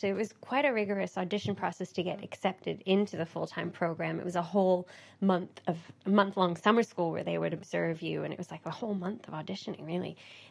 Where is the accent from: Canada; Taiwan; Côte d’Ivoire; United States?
Canada; Toronto, Ontario; moved away as an adult; now in United Kingdom; I'm from Toronto in Canada originally, but I have lived here 11 years. I think I've picked up a few sort of slight, well, maybe English expressions or a few things. Maybe I sound very Canadian to English people